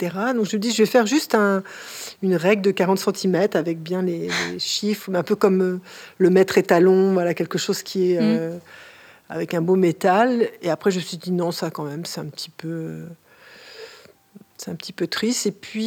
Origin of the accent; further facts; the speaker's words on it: France; Donc, moi, je me considère comme française. J'ai un petit accent français quand je parle en anglais. Je parle un petit peu moins bien que le français.